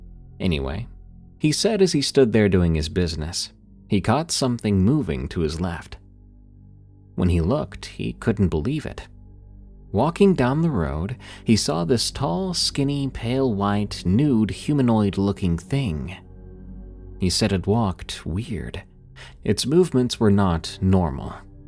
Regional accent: El Salvador; I have many stories of the paranormal and cryptids from my home country, El Salvador, in Central America.

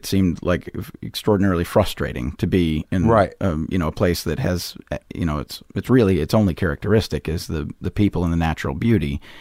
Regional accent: Missoula, Montana, United States; Working with forest fires brought our family to Montana, and I did my principal growing up in Missoula, Montana.

